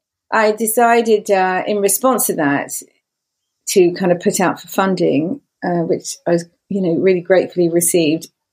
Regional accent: Brighton, South East England, United Kingdom; I was in Brighton, my hometown. It's not where I live now, but where I grew up.

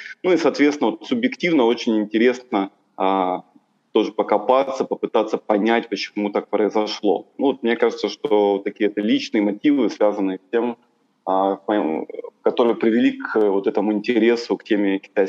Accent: Primorsky Krai, Russia; Я родился в Приморском крае, жил на границе с Китаем.

